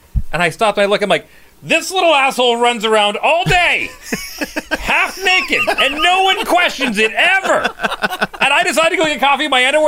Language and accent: English; Fort McMurray, Alberta, Canada; Growing up in Fort McMurray, we got those every single night in the winter.